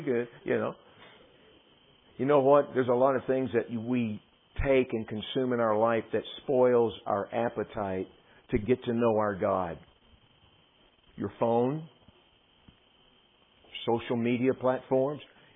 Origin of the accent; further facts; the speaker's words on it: Texas, United States; I'm from Texas, so dads wear boots.